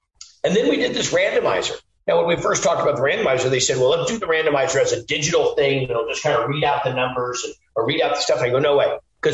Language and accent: English; California, United States; I'm a country junkie. I grew up in Northern California, so this is all in my wheelhouse.